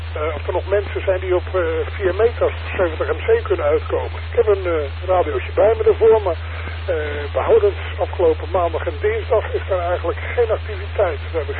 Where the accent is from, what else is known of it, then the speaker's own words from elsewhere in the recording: Rotterdam, South Holland, Netherlands; Ik kom eigenlijk uit het Rotterdamse.